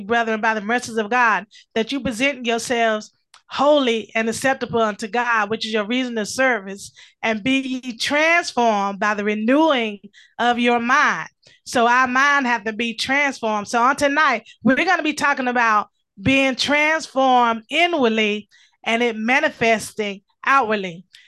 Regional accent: Durham, North Carolina, United States; I am your host … I'm from Durham, North Carolina, and I am so delighted to have you on tonight for another episode.

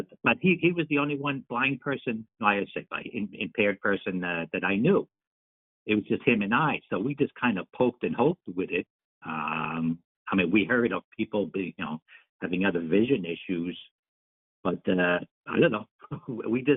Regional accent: New Jersey, United States; like I said, I'm from Jersey. That's where I hail from.

